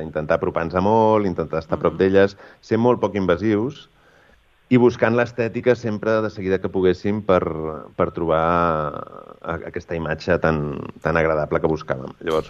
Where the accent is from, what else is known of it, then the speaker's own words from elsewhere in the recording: Sabadell, Catalonia, Spain; perquè sóc de Sabadell i tinc molt carinyo a aquesta ciutat i tinc molta família també